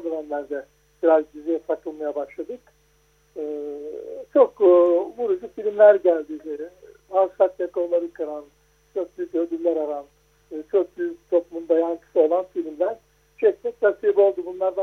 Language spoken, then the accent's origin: Turkish; Kırıkkale, Turkey; born there; moved away as an adult; Ben Kırıkkale'de doğdum, 1953.